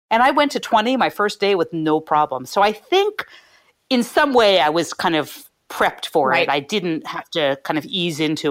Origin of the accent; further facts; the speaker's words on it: Philadelphia, Pennsylvania, United States; So, and I'm from Philadelphia. So there were cheesesteaks and there were lots of bagels